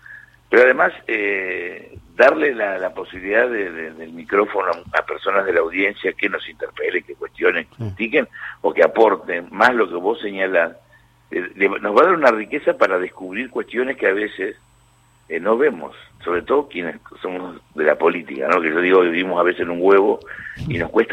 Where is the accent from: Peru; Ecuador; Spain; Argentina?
Argentina; San Antonio Este, Río Negro; yo soy de San Antonio Este.